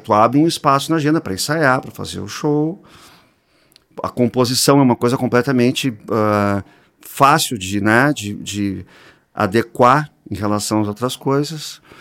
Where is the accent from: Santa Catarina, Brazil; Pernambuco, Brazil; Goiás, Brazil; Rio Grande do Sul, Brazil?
Rio Grande do Sul, Brazil; Rio Grande; born there; Eu sou natural de Rio Grande.